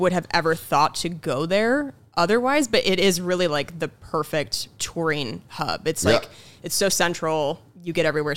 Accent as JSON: {"language": "English", "town": "Baltimore", "region": "Maryland", "country": "United States", "said": "I crossed to the other side of the street and I'm from Baltimore."}